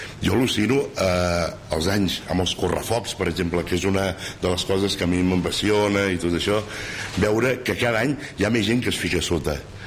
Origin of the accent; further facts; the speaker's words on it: Palau-solità i Plegamans, Catalonia, Spain; el que es mereix el meu poble, Palau Solità i Plegamans